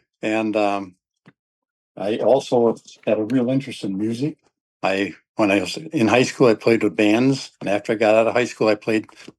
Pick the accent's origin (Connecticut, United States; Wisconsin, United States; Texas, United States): Wisconsin, United States; Little Chute; I was born and raised in Little Chute, Wisconsin, which is about 25 miles south of Green Bay.